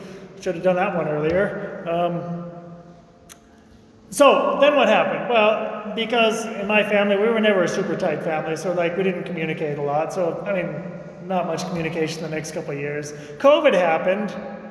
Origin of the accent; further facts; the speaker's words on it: Seattle, Washington, United States; I'm from Seattle, Washington, West Coast.